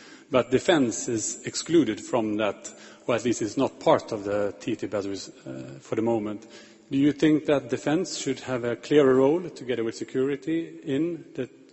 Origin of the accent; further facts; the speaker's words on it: Sweden; English is a second language; I'm also from Sweden, so the third time